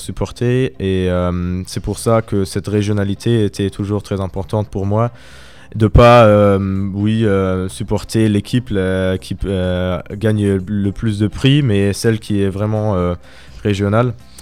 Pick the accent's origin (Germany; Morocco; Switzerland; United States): Germany; Nuremberg, Bavaria; French is a second language; J'ai un terrain de foot juste à 50 mètres de chez moi en Allemagne. Et j'ai surtout aussi toujours supporté mon équipe régionale, le RC FC Nürnberg.